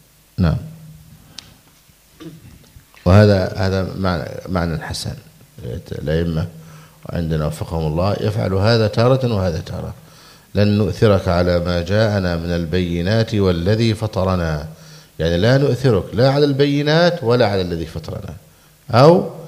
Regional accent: Egypt; الفرمة عندنا في مصر

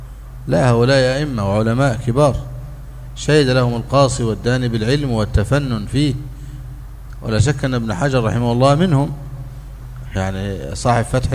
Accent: Egypt; عندنا في مصر يدفع الرجل جزء مقدم وجزء مؤخر

